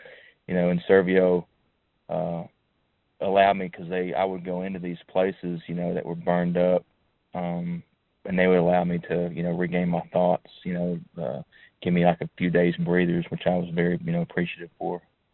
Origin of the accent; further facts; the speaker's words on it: Hamblin, Tennessee, United States; I was born and raised in Hamblin, which is about 25 miles from the Smoky Mountains. It's in the valley. But we grew up in those mountains all of our lives.